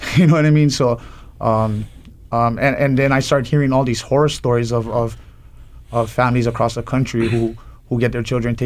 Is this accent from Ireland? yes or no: no; Hawaii, United States; Well, I grew up on the Big Island. I'm the second child of six.